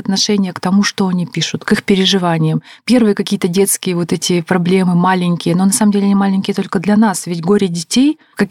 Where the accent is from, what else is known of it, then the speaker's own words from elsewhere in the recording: Yekaterinburg, Sverdlovsk Oblast, Russia; Мне очень хотелось, чтобы было много Свердловска, моего родного города, именно Свердловска, потому что это тоже совсем другой город, не Екатеринбург.